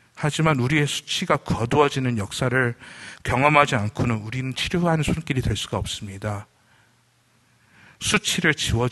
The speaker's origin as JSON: {"language": "Korean", "country": "South Korea", "said": "제가 한국인으로서 존중받으면서"}